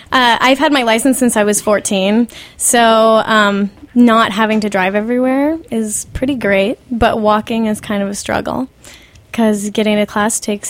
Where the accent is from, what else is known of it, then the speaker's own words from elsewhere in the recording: North Dakota, United States; now in New York, United States; It's definitely different than North Dakota.